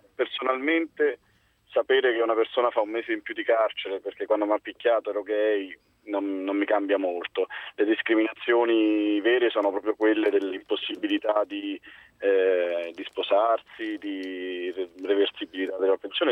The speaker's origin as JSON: {"language": "Italian", "town": "Rome", "region": "Lazio", "country": "Italy", "said": "sono di Roma, appunto, ho 39 anni, sono gay e di sinistra."}